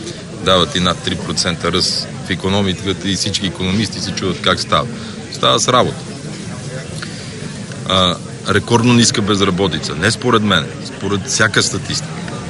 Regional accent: Shopluk, Bulgaria; аз поне съм от Шопския край.

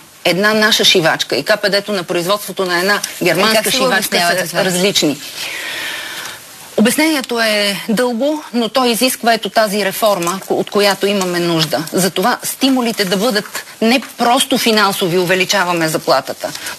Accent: Pernik, Pernik Province, Bulgaria; Естествено, че съм от Перник

